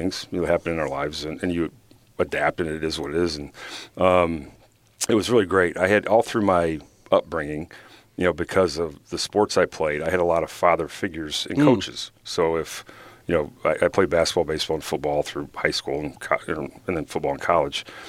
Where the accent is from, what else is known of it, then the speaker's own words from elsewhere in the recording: Rock Island, Illinois, United States; born there; Yeah, I was born in Rock Island, Illinois.